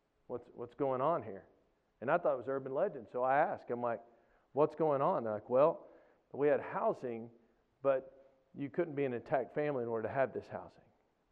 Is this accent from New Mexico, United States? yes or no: no; Dallas, Texas, United States; I came from Dallas, and we started making fun in chapel about rap music takes no talent.